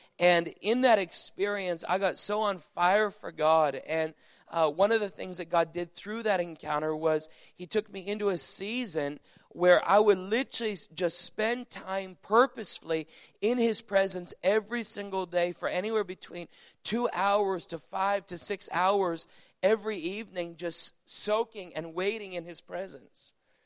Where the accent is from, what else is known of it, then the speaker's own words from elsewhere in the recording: Canada; growing up in Canada, the thing about Canada is this